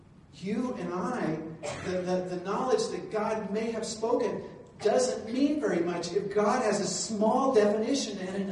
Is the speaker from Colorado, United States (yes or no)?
yes; Colorado, United States; like I vote for the Broncos because I'm from Colorado.